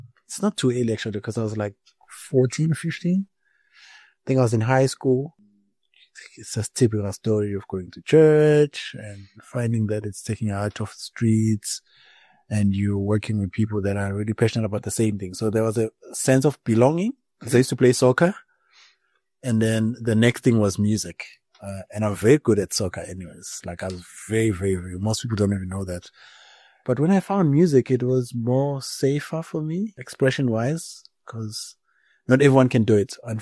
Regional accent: Durban, KwaZulu-Natal, South Africa; born there; I'm born South African, yes, in Durban, in KZN. Banda people are Malawian. So

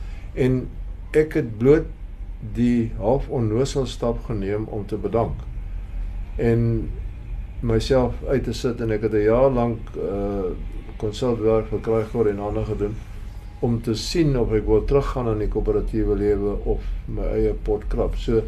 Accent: Paarl, Western Cape, South Africa; Ek het hier in die Parel groot geword

